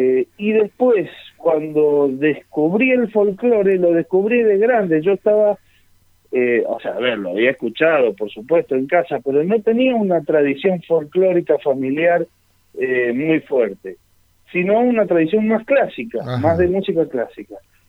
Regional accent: Argentina; muchas veces nos decían, ¿ustedes de dónde son? Y somos de Argentina.

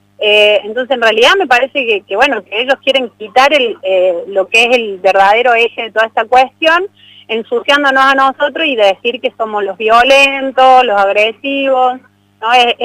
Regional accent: San Roque, Andalusia, Spain; pues yo soy de San Roque, pero estamos todos conectados.

